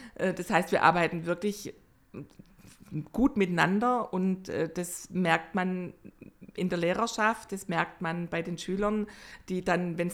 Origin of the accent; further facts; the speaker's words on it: Nürtingen, Baden-Württemberg, Germany; Wir sind umgezogen in meine alte Heimat, eben in Richtung Nürtingen.